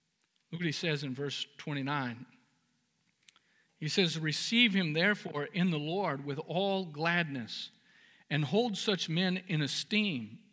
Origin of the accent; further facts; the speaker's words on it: California, United States; now in Huntington Beach, United States; Now, I come from the Central Valley, and 90 degrees is a nice, cool spring day, you know.